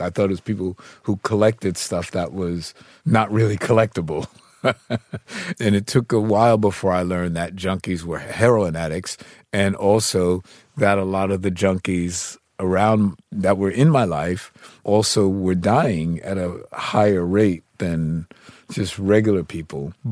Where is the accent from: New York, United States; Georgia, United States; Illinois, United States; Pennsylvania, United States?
New York, United States; Yeah, when she was 13.